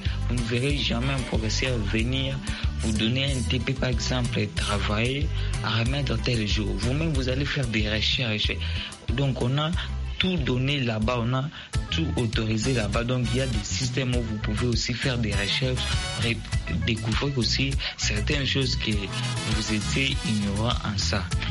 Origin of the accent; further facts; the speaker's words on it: DR Congo; chez nous en Afrique, particulièrement en RDC